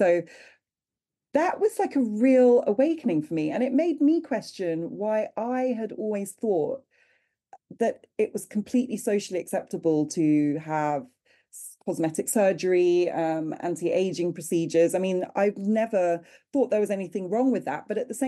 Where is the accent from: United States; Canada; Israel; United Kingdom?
United Kingdom; Wimbledon, London; I grew up in Wimbledon. Neither my Jewish antecedents or my Ghanaian ancestors would have recognized the world I was growing up in.